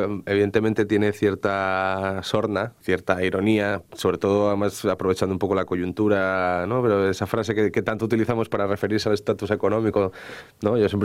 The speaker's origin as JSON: {"language": "Spanish", "region": "Asturias", "country": "Spain", "said": "la gente de mi tierra siempre está triste, nunca vio salir el sol sin que al final lloviera. Entonces, como dicen, el rollo de Asturias"}